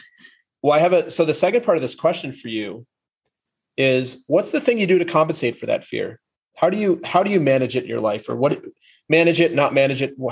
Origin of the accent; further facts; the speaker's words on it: Minnesota, United States; Yes. I'm from Minnesota. I think we talked about this. So never had a Super Bowl championship.